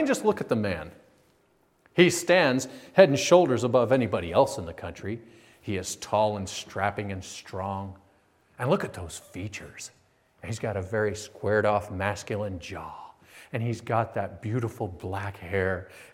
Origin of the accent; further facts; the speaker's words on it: Colorado, United States; I grew up in Colorado, you know that.